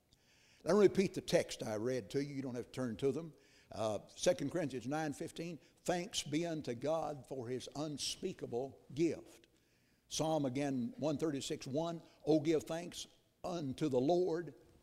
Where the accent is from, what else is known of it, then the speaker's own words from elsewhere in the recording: Soddy, Tennessee, United States; I was raised down in Soddy, Tennessee, born and raised in Soddy, Tennessee, 18 miles north of Chattanooga.